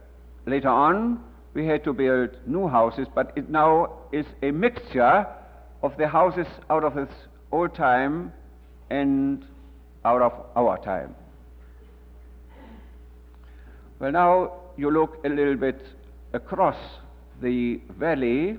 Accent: Bielefeld, North Rhine-Westphalia, Germany; I come from Bethel

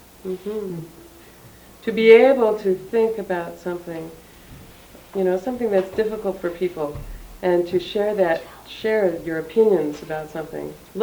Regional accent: Detroit, Michigan, United States; So I was growing up in Detroit.

